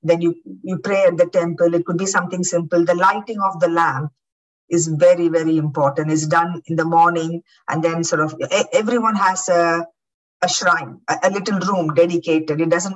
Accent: Coimbatore, Tamil Nadu, India; spoke that you were a Brahmin. So we came away from very traditional Brahmin areas and we lived in a city called Coimbatore

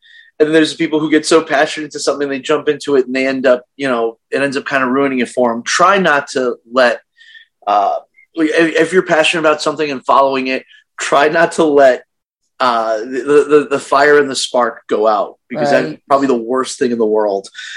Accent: Brooklyn, New York, United States; now in Chicago, United States; I'm in the Chicago suburbs right now, yeah.

